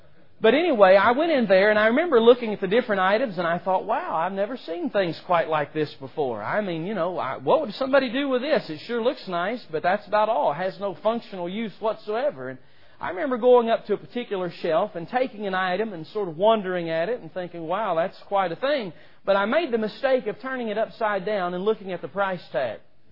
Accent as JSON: {"language": "English", "town": "Yadkinville", "region": "North Carolina", "country": "United States", "tie": "born or raised there", "moved": "yes", "lives_now": "New York City, United States", "said": "I'm originally from Yadkinville, North Carolina, and yes, it is a redneck place. And anyway, being raised in Yadkinville, North Carolina, and going to New York City, that was quite a culture shock."}